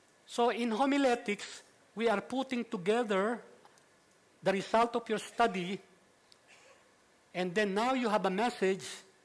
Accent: Philippines; So Haddon Robinson may have his evaluation form and others, but me as a Filipino pastor, I will use this.

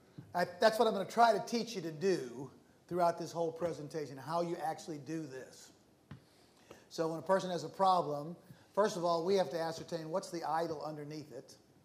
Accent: Philippines; also born or lived in United States; growing up in the Philippines

